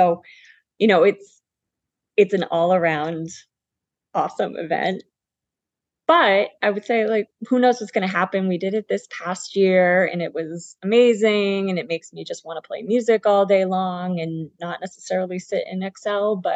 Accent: Boston, Massachusetts, United States; So I'm originally from the Boston area. I know I don't sound like it, and that's very intentional. I grew up in the South Shore of Boston.

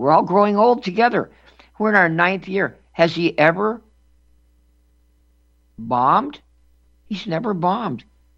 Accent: New York, United States; born there; now in Nebraska, United States; I was born in New York, Frank. My parents were Nebraskans while my dad was at school at Pratt Institute in Brooklyn.

